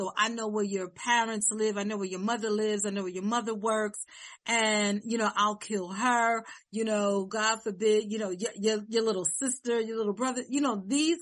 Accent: New Jersey, United States; when I was doing my internship in New Jersey, yay, my home state, and I was doing my internship there in Newark, New Jersey

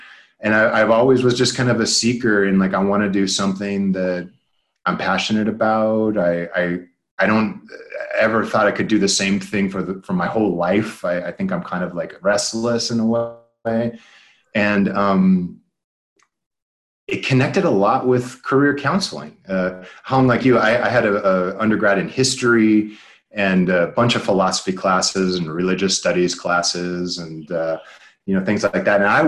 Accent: Inglewood, California, United States; moved away as an adult; I'm from Los Angeles. I grew up in Inglewood, California, in Los Angeles, and moved here for college.

